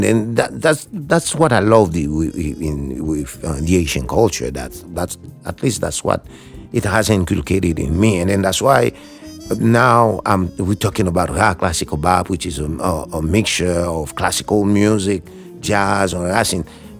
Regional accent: Haiti; when I grew up in Haiti, I grew up in the era where the entire village raised the kids

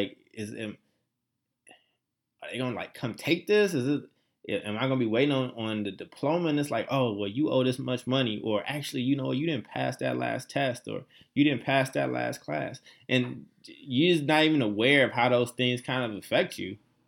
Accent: Chicago, Illinois, United States; I will also be back in my hometown of Chicago between Christmas and New Year's

